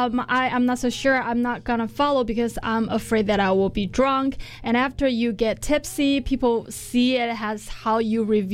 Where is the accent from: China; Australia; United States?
China; Well, that reminds me of an experience where I grew up in China.